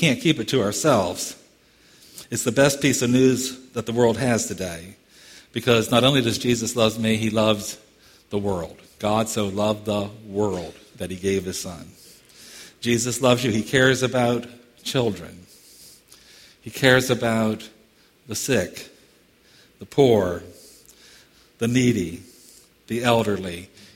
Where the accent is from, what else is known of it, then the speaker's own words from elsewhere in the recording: Denton, Maryland, United States; I grew up not too far from here. I grew up in Denton, Maryland. You all know where that is. You have to go around it to get to the Bay Bridge, right?